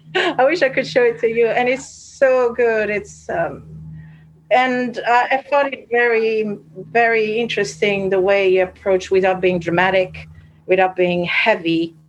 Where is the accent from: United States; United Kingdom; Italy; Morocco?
Italy; English is a second language; So that's why I guess it's almost saying that it's my mother tongue, even though it's not, because I'm Italian.